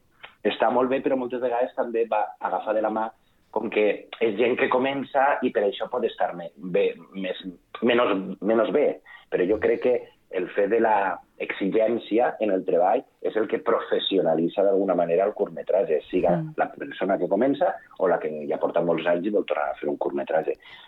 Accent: Vila-real, Valencian Community, Spain; Sí que és veritat que jo soc de Vila-real

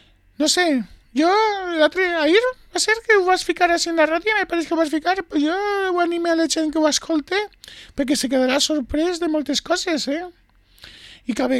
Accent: Valencian Community, Spain; van perdre la nostra identitat majoritàriament, eh? Com a valencians.

